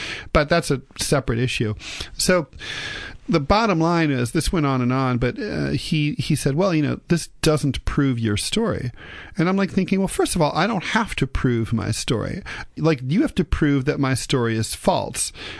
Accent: New York, United States; I'm a New Yorker.

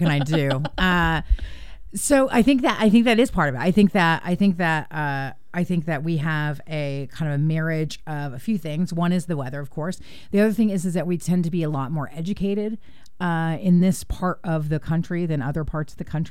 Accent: Portland, Oregon, United States; So I try to make it, for me, like I'm from Portland, like I'm a native. And so I grew up here when the queer community was a lot different.

